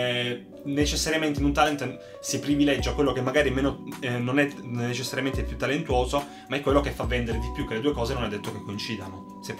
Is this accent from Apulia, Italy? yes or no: yes; Taranto, Apulia, Italy; now in Turin, Italy; a 22 anni, 23 anni che sono fuori sede perché siamo tutti di Taranto